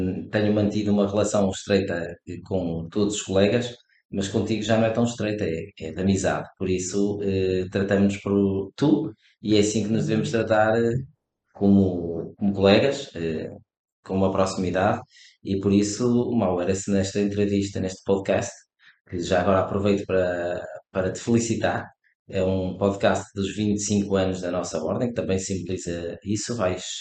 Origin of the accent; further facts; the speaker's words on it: Porto, Portugal; Tenho muito gosto em ser da minha cidade. Gosto muito da minha cidade, de viver aqui. Eu nasci no Porto em 1980, há quase 42 anos, e nasci na zona em frente à Lapa, quando batiam 7 horas da manhã.